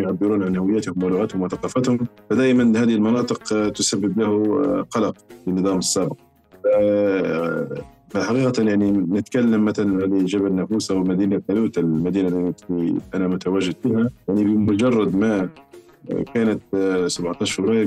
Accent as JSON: {"language": "Arabic", "country": "Libya", "said": "انا اذاني ليبي لقيت لغتي مساويه لكل اللغات الثانيه، اذاني ليبي زيني زي كل"}